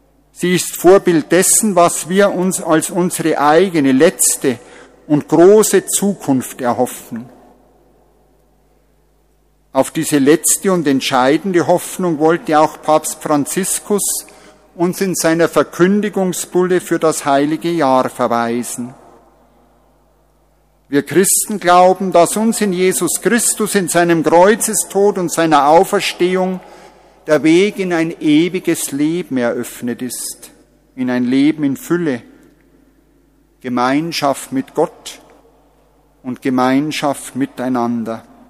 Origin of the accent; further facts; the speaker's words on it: Bavaria, Germany; Für meine Heimat, mein Heimatdorf, ist auch in Ingolstadt Audi der große Arbeitgeber gewesen und immer noch.